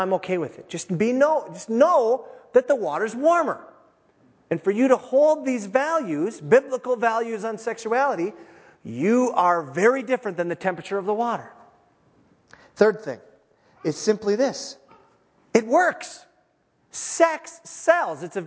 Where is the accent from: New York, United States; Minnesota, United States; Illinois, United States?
Minnesota, United States; Now, I'm from the Iron Range.